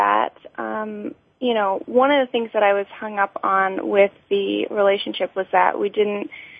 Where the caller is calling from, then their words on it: Pennsylvania, United States; Outside of the Philadelphia area in Pennsylvania.